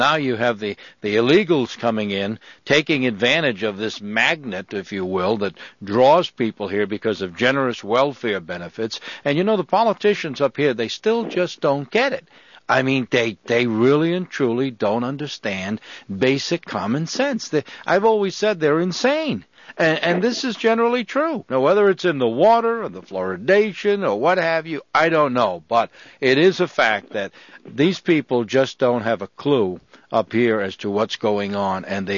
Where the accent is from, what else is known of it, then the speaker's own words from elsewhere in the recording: Rhode Island, United States; Now, I'm from Rhode Island. I hope you don't take offense, but, you know, here we have a budget of just under $7 billion.